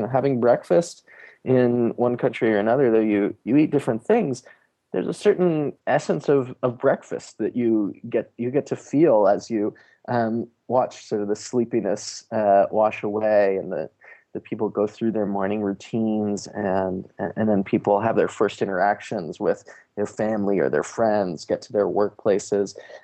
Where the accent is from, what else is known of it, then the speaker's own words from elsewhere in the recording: United States; being an American and having this interest in poverty and in international development